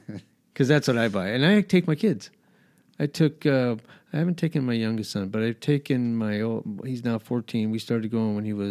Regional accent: Albuquerque, New Mexico, United States; moved away; also born or lived in San Diego; You know, I grew up in Albuquerque, New Mexico, big city, moved here from San Diego, much bigger city

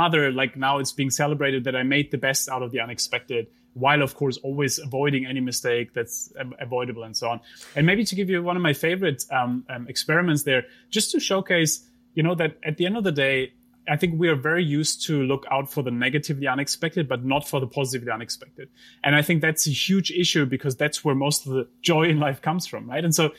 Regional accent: Germany; English is a second language; I grew up in Germany

